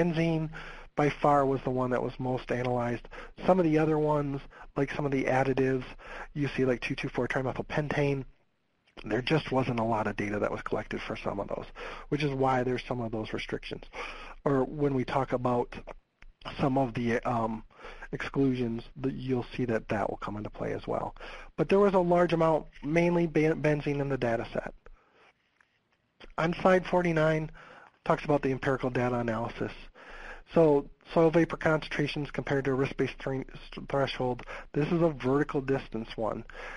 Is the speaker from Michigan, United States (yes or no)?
yes; Michigan, United States; I'm from Michigan.